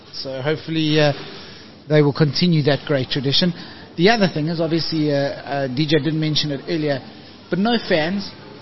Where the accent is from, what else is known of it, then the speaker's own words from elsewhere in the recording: South Africa; even though I am actually a South African media officer.